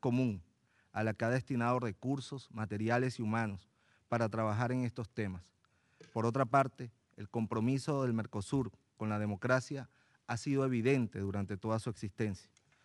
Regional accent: Venezuela; en mi país, Venezuela

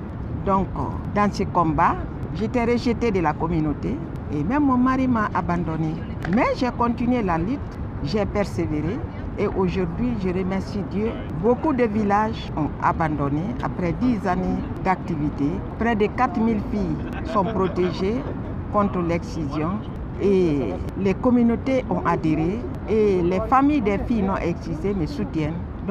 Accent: Guinea; Je viens de la Guinée-Conakry, mais je suis installée dans la préfecture de Guéquédou.

